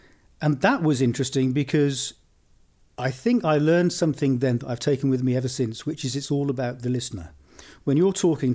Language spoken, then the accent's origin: English; Ottery St Mary, South West England, United Kingdom; I grew up in Devon in a little town called Ottery St Mary.